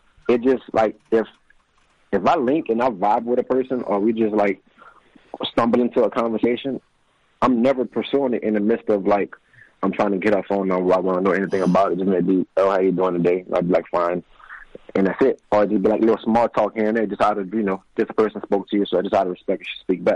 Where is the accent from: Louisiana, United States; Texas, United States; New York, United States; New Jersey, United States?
Louisiana, United States; New Orleans; I'm from New Orleans, Louisiana.